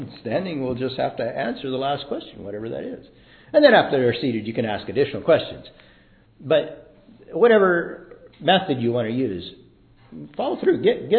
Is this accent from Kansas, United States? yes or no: yes; Kansas, United States; I grew up in Kansas. And in Kansas, anybody who is somebody valued education and they value good music.